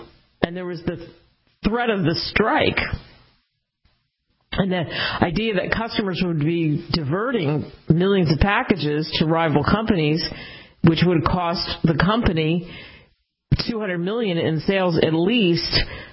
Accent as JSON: {"language": "English", "town": "Cherry Hill", "region": "New Jersey", "country": "United States", "tie": "born or raised there", "said": "And I guess it's because I grew up in Cherry Hill, New Jersey, over the bridge from Philly."}